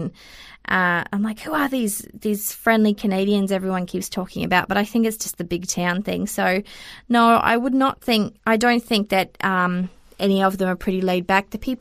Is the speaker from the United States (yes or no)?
no; Australia; accent: Australian; which I consider to be like my most formative years, that's why I consider myself Australian. And also my accent is Australian, even though some people say they can hear the Kiwi coming out every now and then.